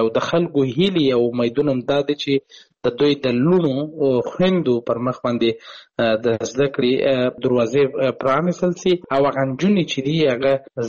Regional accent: Afghanistan; زه د یو افغان په حیث باندې خواست کوم

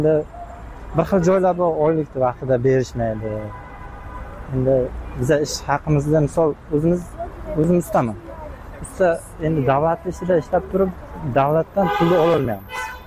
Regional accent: Kashkadarya Region, Uzbekistan; Biz o'zim Qashqadaryodanman.

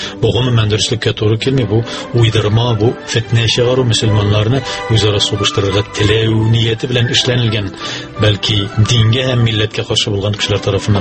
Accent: Oly Tarkhan, Tatarstan, Russia; born there; Мин иң беренче үзем туым белән Тәтеш районыннан Олы Тархан деп аталган авылдан белем алуларым

